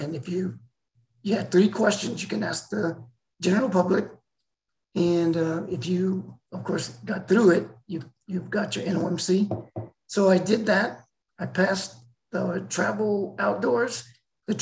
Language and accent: English; Alamogordo, New Mexico, United States; I am originally from New Mexico, a town called Alamogordo